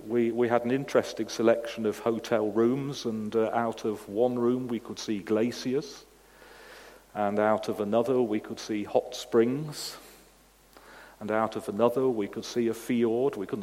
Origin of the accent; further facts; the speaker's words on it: United Kingdom; So I couldn't resist being British and saying, no, it's better.